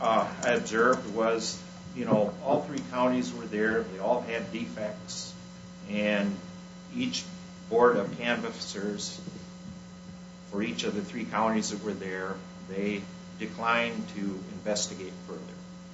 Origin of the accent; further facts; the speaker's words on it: Bear Creek Township, United States; I'm from Bear Creek Township.